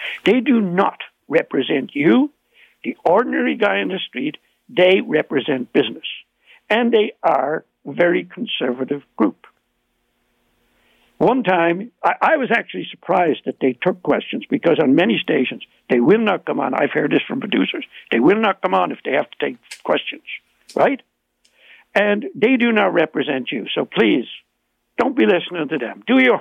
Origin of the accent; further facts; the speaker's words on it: Ireland; accent: Irish; now in Canada; And I know I'll get stick because you can hear my Irish accent.